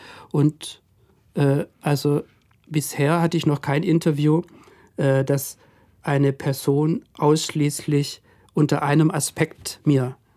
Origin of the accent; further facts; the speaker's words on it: Baden-Württemberg, Germany; born there; now in Berlin, Germany; ich bin geboren in Baden-Württemberg in einem kleinen Dorf bei Maulbronn und lebe aber seit langer Zeit in Berlin.